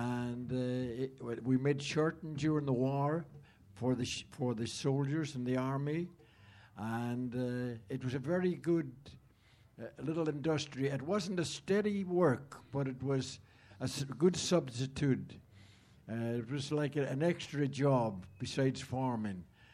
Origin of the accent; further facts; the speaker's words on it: County Donegal, Ireland; moved away; Now, I came from Ireland in the first place. I came over here in 1948, and I was brought up on a little farm in County Donegal